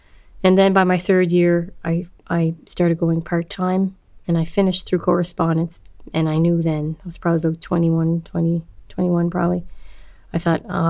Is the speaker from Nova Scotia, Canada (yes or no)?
yes; Cape Breton, Nova Scotia, Canada; Because I grew up in Cape Breton, there was tons of places for a young person to play.